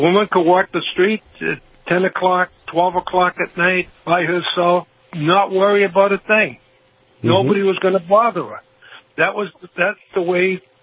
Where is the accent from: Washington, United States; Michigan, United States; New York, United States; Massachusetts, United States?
Massachusetts, United States; Boston; Now, because I was from Boston, I was from the Northeast.